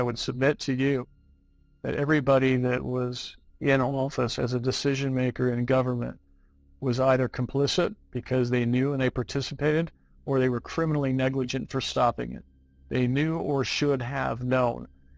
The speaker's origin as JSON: {"language": "English", "country": "United States", "lives_now": "Caribbean", "said": "I'm a lawyer from the United States. I practice international law and live in the Caribbean."}